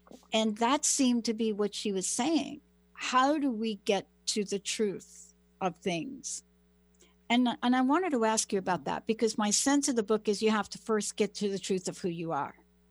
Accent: New York, United States; also born or lived in New Jersey, United States; I'm from New York and New Jersey. I'm from the East Coast.

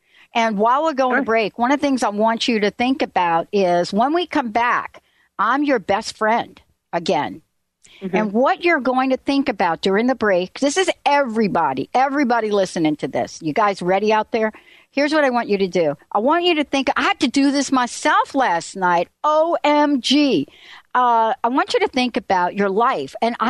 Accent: New Jersey, United States; also born or lived in Bronx; now in Seattle, United States; I grew up in New Jersey and I lived in the Bronx, right? I live in Seattle now.

